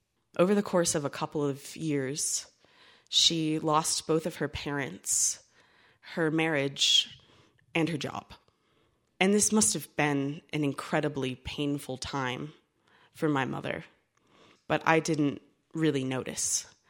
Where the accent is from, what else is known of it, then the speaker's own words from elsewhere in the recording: Ohio, United States; when I was like a kid growing up in Ohio with my mom and my dad and my brother.